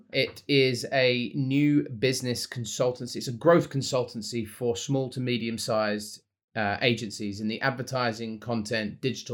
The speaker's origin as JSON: {"language": "English", "region": "London", "country": "United Kingdom", "also_born_or_lived": "Sydney", "said": "So I'm originally from London. I moved to Sydney 7 years ago"}